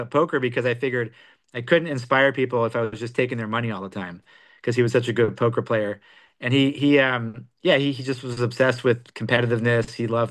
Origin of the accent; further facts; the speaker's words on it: Belgium; I grew up in Belgium, so I have high standards for beer.